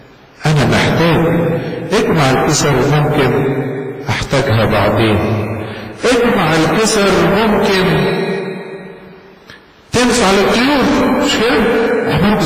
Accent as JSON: {"language": "Arabic", "country": "Egypt", "said": "مشكلة الوقت عندنا في مصر، هو في بطالة في مصر ولا مفيش؟"}